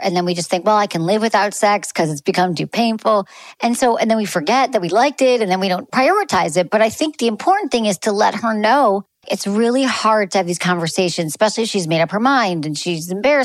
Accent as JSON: {"language": "English", "region": "Michigan", "country": "United States", "said": "I'm from Michigan, but you're Minnesota."}